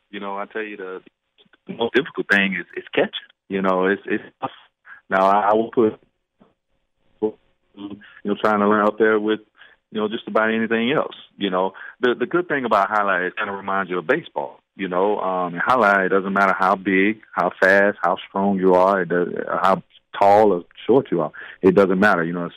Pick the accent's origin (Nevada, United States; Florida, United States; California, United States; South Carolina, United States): Florida, United States; Tampa; I tell you what, growing up in Tampa, I remember back in the day